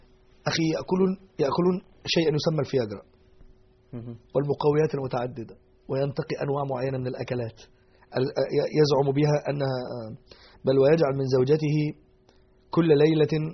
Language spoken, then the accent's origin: Arabic; Egypt; عندنا في مصر يقولوا يأكلوا صابع مرة